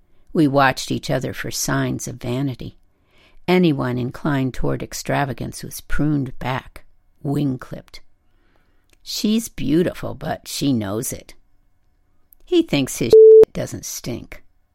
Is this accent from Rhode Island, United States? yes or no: no; North Dakota, United States; As a child growing up in North Dakota, I felt myself wanting to grow tall and wild.